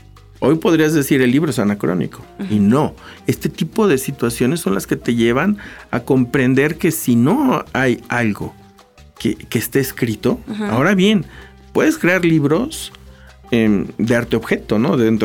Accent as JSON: {"language": "Spanish", "town": "Coyoacán", "region": "Mexico City", "country": "Mexico", "said": "Sí, Coyoacán es mi pueblo, es mi rancho, para mí, comes, disfrutas y vives Coyoacán."}